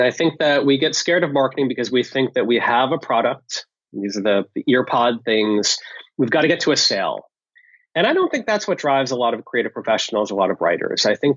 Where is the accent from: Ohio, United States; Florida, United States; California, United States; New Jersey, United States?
New Jersey, United States; Sorry, I'm from New Jersey, America.